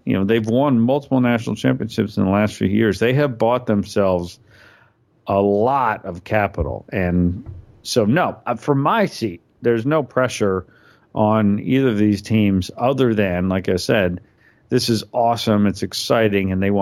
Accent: Alabama, United States; born there; both of my parents are graduates of the University of Alabama, and I was born in Alabama. So well before I knew anything else, I was indoctrinated into Alabama.

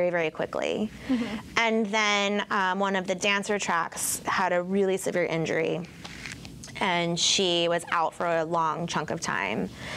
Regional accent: Fort Washington, Maryland, United States; And he is from Annapolis, and I'm from Fort Washington.

